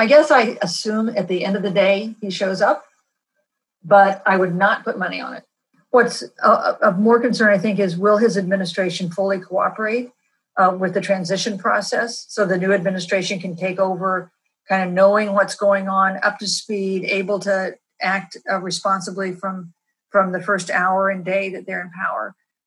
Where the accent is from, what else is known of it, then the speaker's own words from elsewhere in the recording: Kansas, United States; As you know, I'm from Kansas.